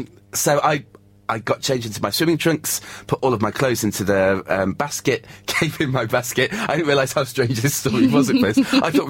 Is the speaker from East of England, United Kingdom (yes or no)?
no; East Midlands, United Kingdom; I'm from Lincolnshire.